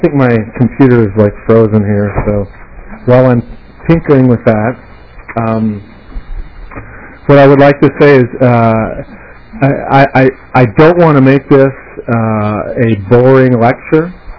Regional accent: North Dakota, United States; the thing that really makes me nervous is that you may find out I'm actually from North Dakota.

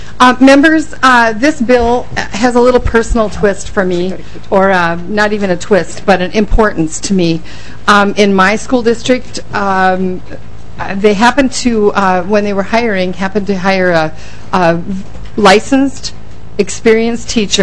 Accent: Crookston, Minnesota, United States; And when I talk about my hometown of Crookston, this is not the only school district that has dealt with this.

